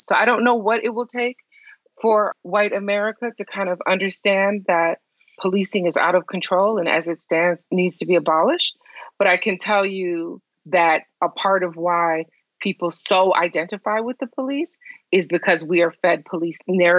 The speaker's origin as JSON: {"language": "English", "town": "Detroit", "region": "Michigan", "country": "United States", "tie": "born or raised there", "said": "You know, I grew up in Detroit. I'm a teenager in the 80s, so I'm rooting for the drug dealers."}